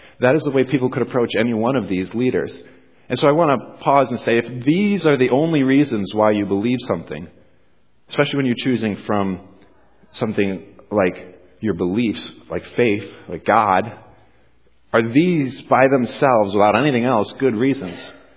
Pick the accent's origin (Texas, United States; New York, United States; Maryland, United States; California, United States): New York, United States; Johnson City; Well, I grew up here in Johnson City. Well, not here. Over there in Johnson City.